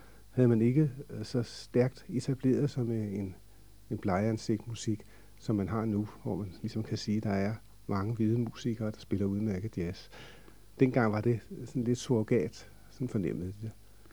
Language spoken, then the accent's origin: Danish; Copenhagen, Capital Region of Denmark, Denmark; Man kunne også efterhånden få dem derhjemme på Nørrebro. Og det var sådan en helt ny verden, der dukkede op. Fordi jeg var jo vant til versusmusikken på Nørrebro